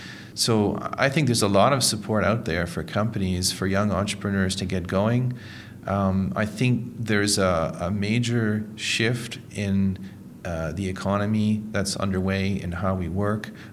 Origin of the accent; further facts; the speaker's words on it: Moncton, New Brunswick, Canada; I come from Moncton, New Brunswick.